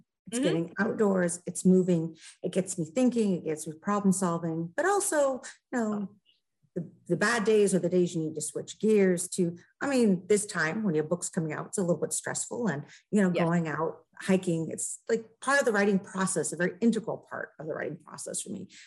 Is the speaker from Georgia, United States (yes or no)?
no; Oregon, United States; Cape, yep, you're on the Cape. And I'm up in the mountains. So it's interesting because I'm from Oregon.